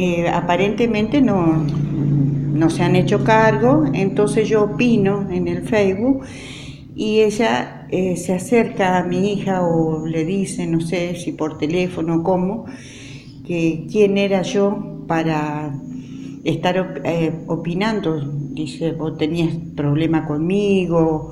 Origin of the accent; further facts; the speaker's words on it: Garabato, Santa Fe, Argentina; yo soy de Garabato, tengo mis raíces ahí, tengo todos, primas, todo.